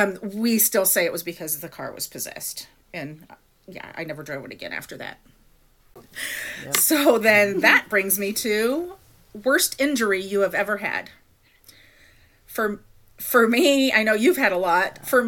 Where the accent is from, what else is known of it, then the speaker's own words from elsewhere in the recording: Arizona, United States; I've never been to Las Vegas, even though I was born and raised in Arizona.